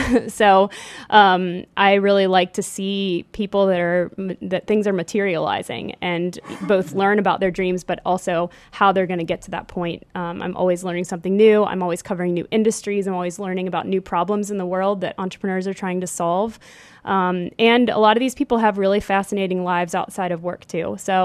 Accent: Cincinnati, Ohio, United States; And I had been pretty much in my hometown of Cincinnati for 30 years.

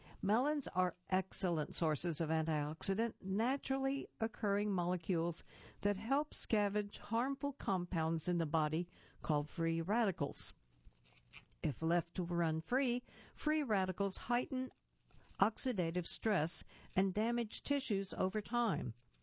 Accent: Naperville, Illinois, United States; I'm a Naperville guy, running around fighting over the last piece of cake

